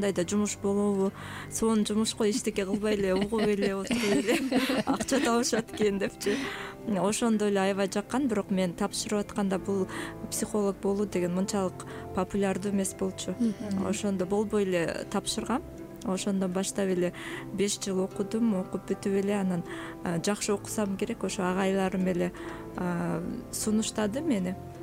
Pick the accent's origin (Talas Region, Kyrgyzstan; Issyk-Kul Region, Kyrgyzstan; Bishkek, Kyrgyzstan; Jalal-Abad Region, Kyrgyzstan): Issyk-Kul Region, Kyrgyzstan; Karakol; Каракол шаарында, Сыкөл районунда, Каракол шаарында төрөлгөм. Ошол жактан мектепти бүтүп